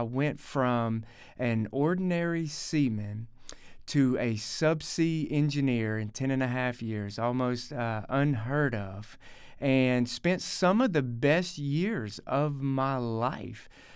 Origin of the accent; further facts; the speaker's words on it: Alabama, United States; So for me, I grew up in South Alabama, and I like to liken it to a kid who grew up out of a suitcase.